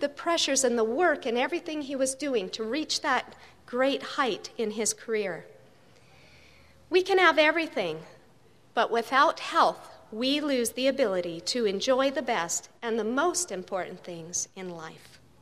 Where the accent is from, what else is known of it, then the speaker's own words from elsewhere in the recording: Calgary, Alberta, Canada; I was born and raised in Calgary, a big city, and through the years I saw it grow and grow